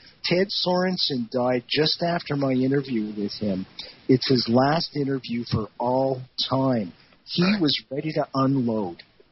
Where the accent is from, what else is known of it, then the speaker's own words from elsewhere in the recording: Canada; I'm a Canadian